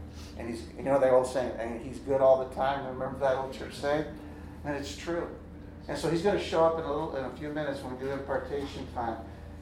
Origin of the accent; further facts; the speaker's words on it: Baghdad, Arizona, United States; when I was growing up in Baghdad, Arizona, okay? And Gigi was the coolest cat in Baghdad, Arizona.